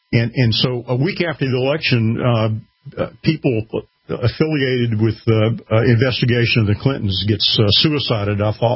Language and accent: English; United States; I'm an American. I'm not a subject. I'm a citizen.